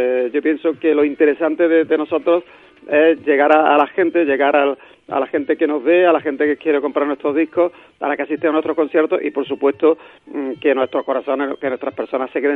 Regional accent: Andalusia, Spain; accent: Andalusian; Un grupo de metal, un grupo de rock que bueno, que tenemos acento andaluz

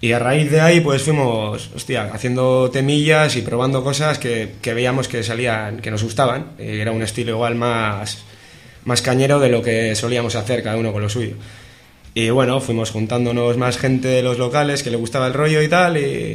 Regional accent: Busturia, Basque Country, Spain; Somos de Busturia Aldea, más bien, de la zona de Guernica.

